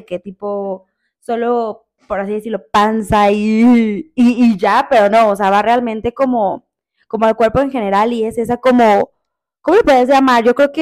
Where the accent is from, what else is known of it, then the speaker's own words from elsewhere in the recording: Mexico; una mexicana disfrutando de nuestro país.